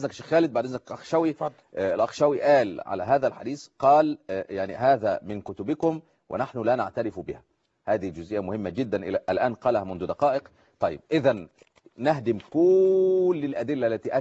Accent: Egypt; يعني بيقول عندنا في مصر

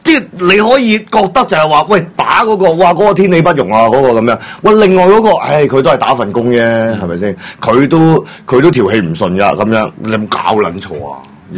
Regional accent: Hong Kong; 咁你作為香港人，你又諗下喎？

